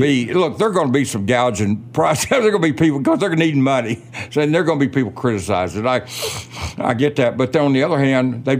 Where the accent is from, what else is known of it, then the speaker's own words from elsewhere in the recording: Mena, Arkansas, United States; I grew up in Mena, 46 miles north of here.